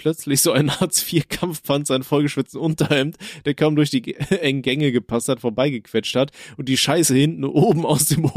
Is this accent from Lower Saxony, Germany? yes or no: yes; Osnabrück, Lower Saxony, Germany; Ich komme aus Osnabrück